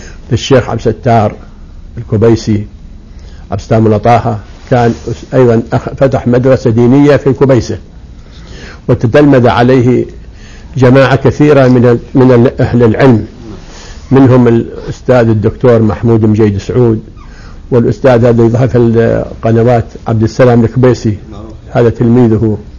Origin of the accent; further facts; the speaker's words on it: Fallujah, Al Anbar, Iraq; born there; ولدت في الفلوجة، والفلوجة بلد عصامي محافظ، ومن أسرة الحمد لله علمية، يعني أعمامي وأبي كلهم درسوا العلم